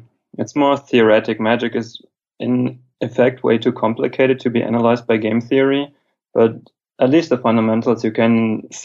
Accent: Cologne, North Rhine-Westphalia, Germany; born there; English is a second language; now in Aachen, Germany; That's the place I was born in 1981, but I moved to Aachen for my studies.

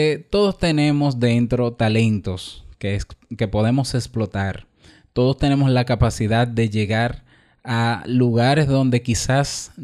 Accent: Dominican Republic; en mi país, República Dominicana

